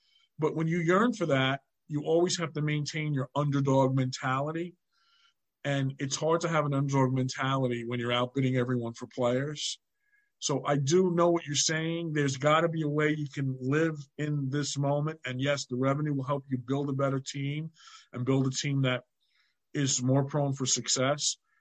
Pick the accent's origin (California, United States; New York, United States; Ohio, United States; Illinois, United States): New York, United States; New York City; I grew up in the Bronx.